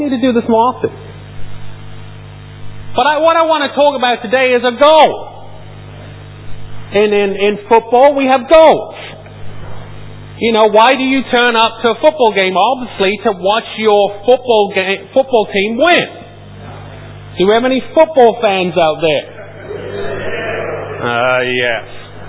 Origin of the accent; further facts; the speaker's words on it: Norwich, East of England, United Kingdom; as you guys know, I grew up in Norwich